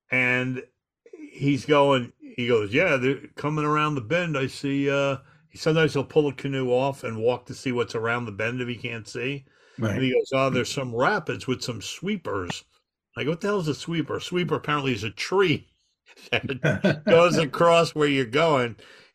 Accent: New York, United States; I'm from Long Island and we have woods, but I've never seen real woods before

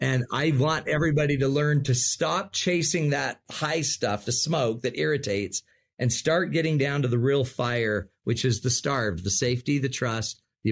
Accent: Utah, United States; And I'm from Utah, right? The desert.

